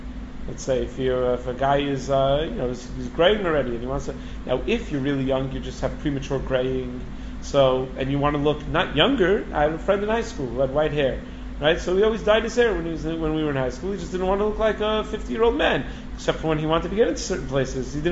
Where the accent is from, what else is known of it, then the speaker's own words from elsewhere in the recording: Five Towns, New York, United States; When I was a kid growing up in the Five Towns, my father worked in Manhattan